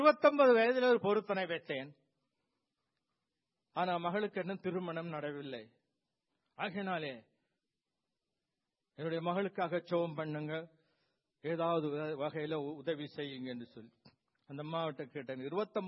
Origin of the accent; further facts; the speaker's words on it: Nainativu, Northern Province, Sri Lanka; born there; என் சொந்த நாட்டிலே, என் பிறந்த இடம் நைனாதீவு